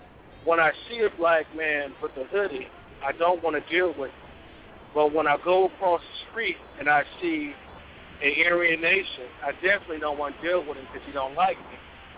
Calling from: Palestine, Texas, United States; I'm in Palestine, Texas.

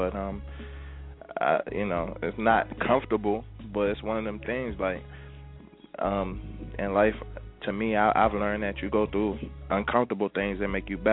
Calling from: Washington, District of Columbia, United States; I'm out D.C.

